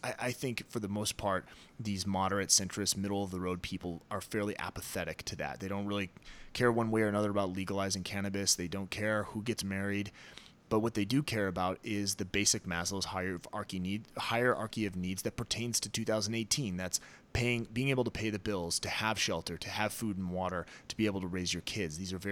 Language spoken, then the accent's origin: English; Detroit, Michigan, United States; it turned out to be what it was like growing up in Detroit